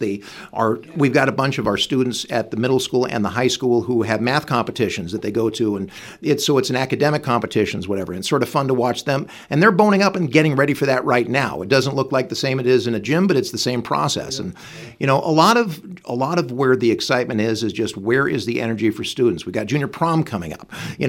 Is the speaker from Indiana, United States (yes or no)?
no; Salt Lake City, Utah, United States; I grew up in Salt Lake City.